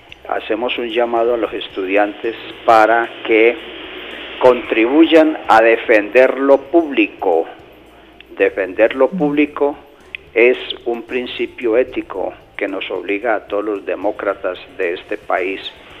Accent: Colombia; como colombianos debemos defenderlos.

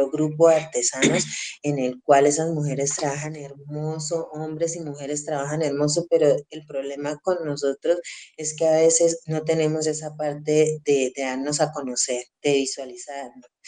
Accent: Valle del Cauca, Colombia; Mi mamá es de aquí, pero yo pues soy del Valle

